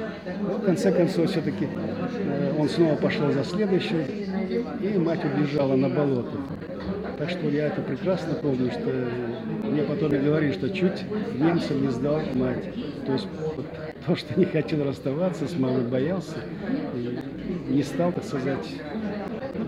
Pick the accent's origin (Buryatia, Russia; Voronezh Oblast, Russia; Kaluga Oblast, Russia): Kaluga Oblast, Russia; Kozelsk; born there; Родился 17 апреля 1939 года в городе Козельске, Смоленской, ныне Калужской области.